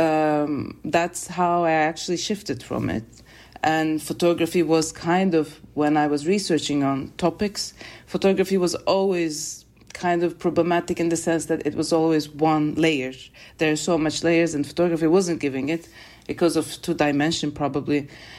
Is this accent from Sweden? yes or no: no; Istanbul, Turkey; English is a second language; Because I was raised in Istanbul and like raised in the system of the like Turkish educational, national educational system